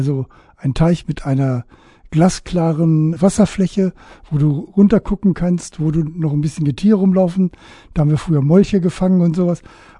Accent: Lauenstein, Lower Saxony, Germany; Ich bin jetzt in meine Heimat zurückgekehrt, weil meine Freundin ist nach Lauenstein gezogen. Das ist mein Geburtsort.

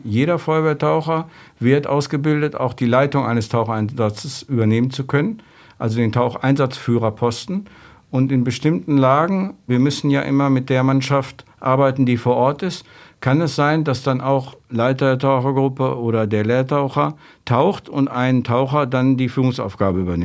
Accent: Unsen, Lower Saxony, Germany; Ich komme aus Unsen

